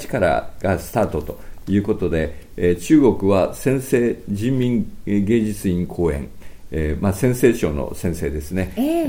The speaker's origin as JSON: {"language": "Japanese", "region": "Niigata", "country": "Japan", "tie": "born or raised there", "said": "もういよいよ地元秋田区の、夏の最大イベント新津夏祭りが始まる"}